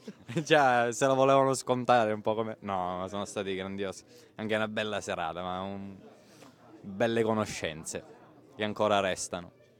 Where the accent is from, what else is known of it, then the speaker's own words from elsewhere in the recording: Castelmola, Sicily, Italy; vengo dalla Sicilia orientale, esattamente da Castelmola, che è vicino Taormina.